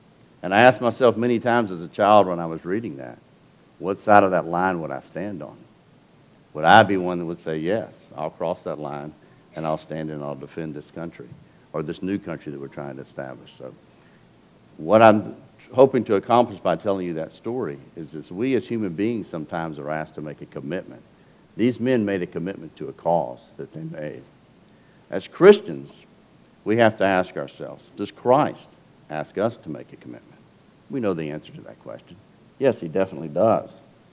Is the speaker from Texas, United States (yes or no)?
yes; Texas, United States; I'm a Texan as well, and I have a favorite story from Texas history.